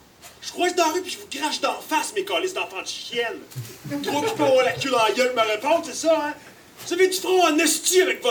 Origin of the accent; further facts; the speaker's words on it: Quebec, Canada; Si je suis québécois, je comprends rien, personne me comprend!